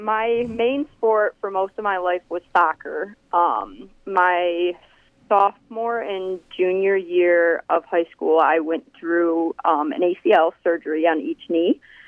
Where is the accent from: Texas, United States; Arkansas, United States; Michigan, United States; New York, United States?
Michigan, United States; Westland; I went to John Glenn High School in Westland, Michigan.